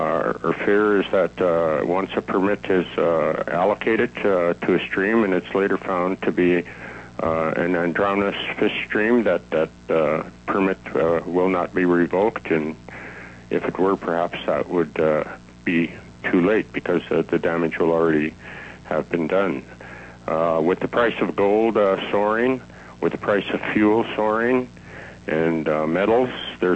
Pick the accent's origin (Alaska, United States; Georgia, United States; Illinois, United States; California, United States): Alaska, United States; Yakutat; born there; I was born here in Yakutat 61 years ago.